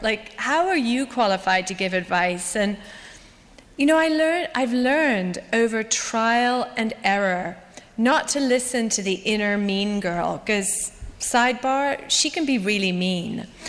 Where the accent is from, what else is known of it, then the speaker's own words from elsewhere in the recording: Scotland, United Kingdom; also born or lived in London / Ireland; I was born in London, I was brought up in Scotland and Ireland, my father is an actor, and my mother was a literary agent